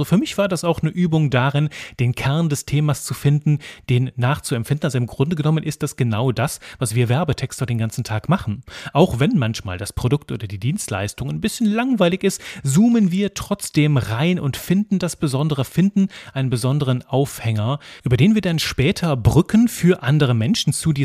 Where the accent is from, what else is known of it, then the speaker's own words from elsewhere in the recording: Brussels, Brussels-Capital Region, Belgium; Brüssel, meine Heimat, Belgien.